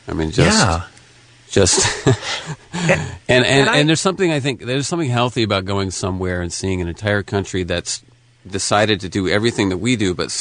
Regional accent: California, United States; I grew up around Olympic and Hoover, you know, in that little area right. in the 70s and 80s.

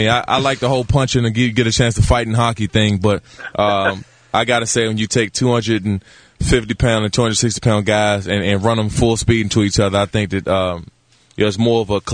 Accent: Maryland, United States; now in San Diego, United States; I love San Diego. I'm from Maryland, born and raised, but I love the West Coast.

